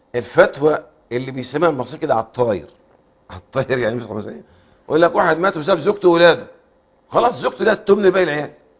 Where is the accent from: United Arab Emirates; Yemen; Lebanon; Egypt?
Egypt; Cairo, Cairo Governorate; يعني انا مثلا انا من القاهره